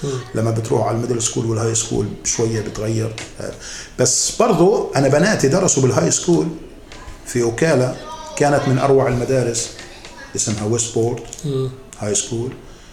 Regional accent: Palestine; بس عندنا في فلسطين ما اعتقد اذا شاف ولد في عنده كيف بيسموها موهبه يشتغلوا عليها

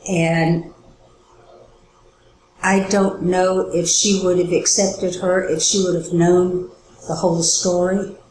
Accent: Durham, North Carolina, United States; born there; I moved from North Carolina down to Miami. Because I had a lot of back trouble. My parents moved down there because they thought the heat would help.

